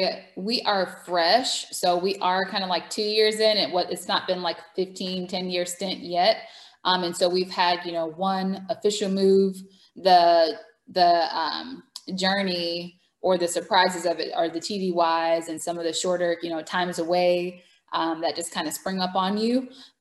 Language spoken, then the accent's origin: English; New York, United States; I am originally from New York, Long Island. And born and raised there, went to school up north as well in Michigan, studied abroad for a little bit, and now I live in southern Georgia.